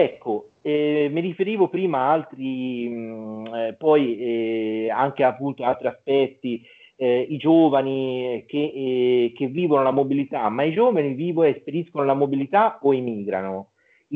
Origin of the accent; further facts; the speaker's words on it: Florence, Tuscany, Italy; Io insomma sono fiorentino, lavoro a Genova, ma sono fiorentino